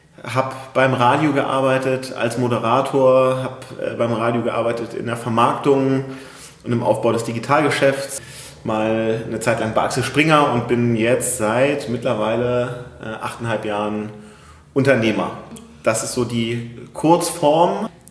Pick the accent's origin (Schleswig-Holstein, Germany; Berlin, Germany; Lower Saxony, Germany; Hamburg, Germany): Hamburg, Germany; Ich komme aus Hamburg, genau.